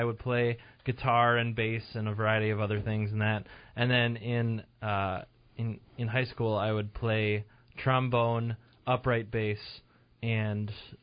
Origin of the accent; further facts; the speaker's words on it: Arizona, United States; I mean, in high school, while I was growing up in Arizona, in high school, I was a total band geek.